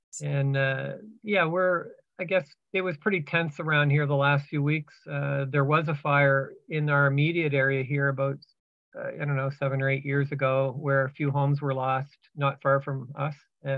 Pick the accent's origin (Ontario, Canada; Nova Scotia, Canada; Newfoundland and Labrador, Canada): Nova Scotia, Canada; Halifax; from Halifax, Nova Scotia, on the lands of the Mi'kmaq people.